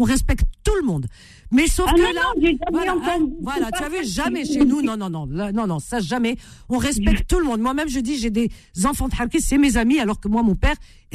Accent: France

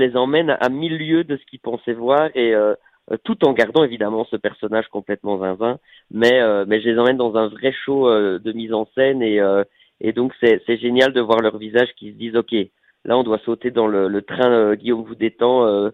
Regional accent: Belgium; now in France; de continuer à tenter de me faire ma petite place en France en tant que petit Belge.

